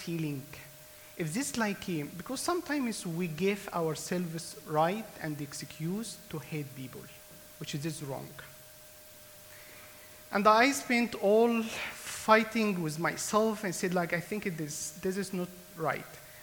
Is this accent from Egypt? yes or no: yes; Egypt; English is a second language; All of you know I am from Egypt.